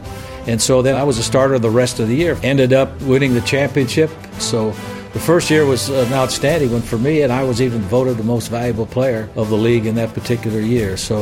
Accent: Alliance, Ohio, United States; I grew up in Alliance, Ohio. I was one of 11 children. I was the ninth child. There were seven boys and four girls. I was the seventh son, and I happened to be the seventh son of a seventh son. Now, Alliance, Ohio, was at that time, was around 25 to 30,000 people.

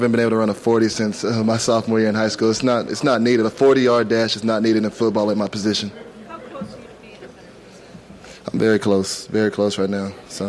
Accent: Texas, United States; Growing up in Texas, man, you got to be a Cowboys or a Texas fan, man.

